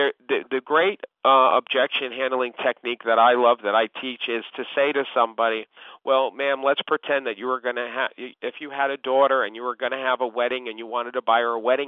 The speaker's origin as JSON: {"language": "English", "region": "New York", "country": "United States", "said": "Now, I'm a New Yorker, and that dialogue even works in New York"}